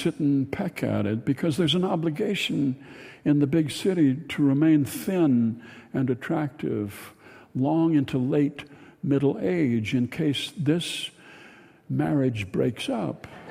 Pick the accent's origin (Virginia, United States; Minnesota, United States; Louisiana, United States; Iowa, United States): Minnesota, United States; I'm not a big talker at all. I'm from Minnesota. I'm a good listener.